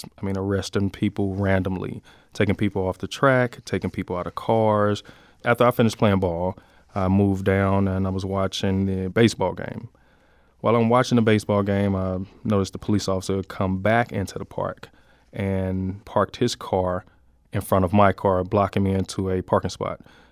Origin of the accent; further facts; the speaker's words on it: St. Louis, Missouri, United States; I'm a veteran from St. Louis. I'm born and raised in the city